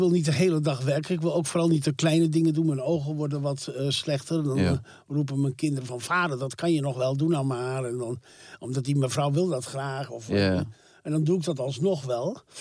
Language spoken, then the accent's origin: Dutch; Harderwijk, Gelderland, Netherlands; born there; Nee, ik ben geboren in Harderwijk.